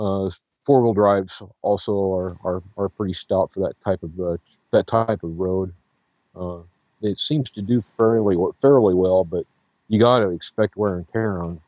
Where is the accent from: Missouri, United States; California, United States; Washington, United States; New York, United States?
Washington, United States; San Juan Islands; I'm from the state of Washington here, mainly the San Juan Islands.